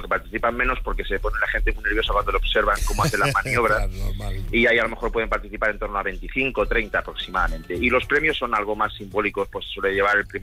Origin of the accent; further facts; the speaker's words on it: Malagón, Castilla-La Mancha, Spain; Claro que tengo muchas ganas de hablar de Malagón y de poner a mi pueblo en el mapa nacional